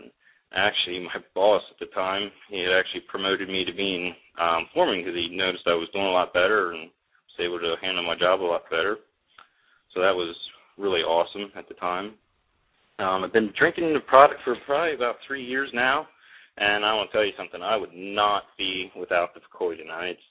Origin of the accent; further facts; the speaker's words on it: Lebanon, Pennsylvania, United States; I'm from Lebanon, Pennsylvania. I am 25 years old